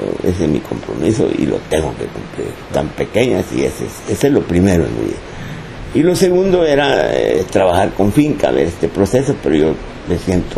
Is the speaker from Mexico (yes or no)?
no; El Salvador; Yo soy salvadoreño